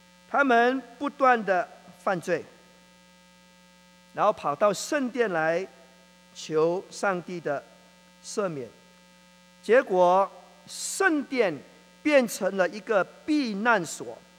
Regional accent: Malaysia; 我是马来西亚人

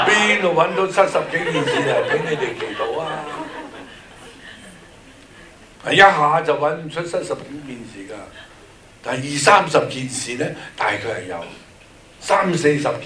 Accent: Guangdong, China; 这个是我们广东人的方法，轮流咯。

